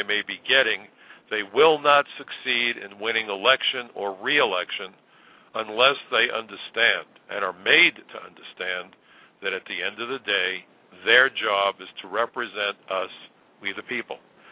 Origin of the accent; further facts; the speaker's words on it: New York City, New York, United States; He comes from the South. I come from the North. He comes from a rural area. I come from New York's biggest, from America's biggest city. He speaks with a Southern accent. I certainly don't.